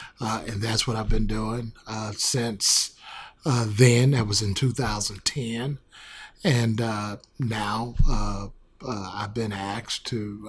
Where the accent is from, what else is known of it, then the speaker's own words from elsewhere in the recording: Yazoo City, Mississippi, United States; John, I'm from Mississippi, and people from Mississippi know that I'm from Yazoo City, Mississippi. I grew up there my whole life and went away to school at the University of Virginia, came back home to practice law.